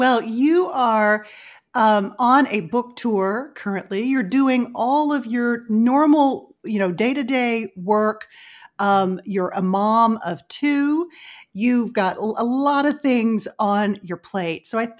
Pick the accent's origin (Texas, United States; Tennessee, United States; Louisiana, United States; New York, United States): Texas, United States; Rising Star; which is about 60 miles west of my hometown, which is called Rising Star.